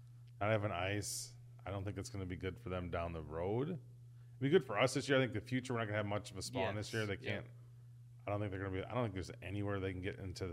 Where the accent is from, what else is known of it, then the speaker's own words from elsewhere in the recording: Wisconsin, United States; And I grew up fishing on the Winnebago system, so I mean I've seen a bunch of 30s, but that's 25 years ago, that's 30 years ago